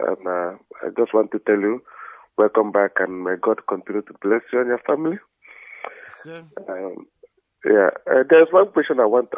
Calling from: London, United Kingdom; I'm calling from London.

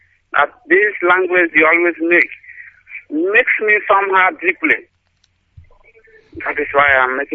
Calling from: Bayelsa, Nigeria; It's my name. And I am calling from Bayelsa State.

